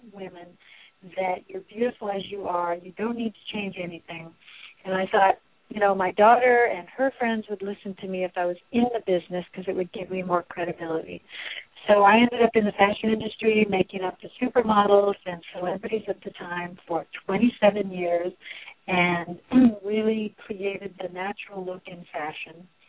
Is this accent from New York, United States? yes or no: no; California, United States; also born or lived in Seattle, United States; I was born in Seattle, Washington. I grew up in Northern California during the 60s, so it was all about Twiggy and fashion and all of that at the beginning